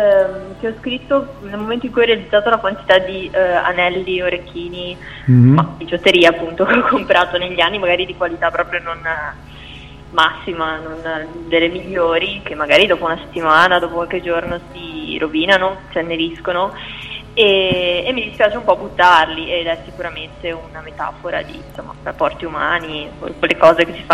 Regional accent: Genoa, Liguria, Italy; sono di Genova.

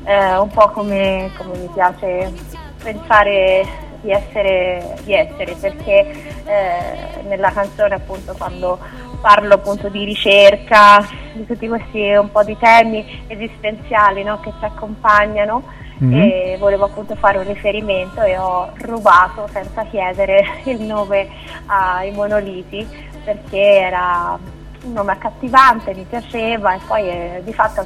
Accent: Prato, Tuscany, Italy; accent: Tuscan; Sono toscana, di Prato nello specifico, quindi queste C che sentirete togliere in maniera violenta, perdonatemi.

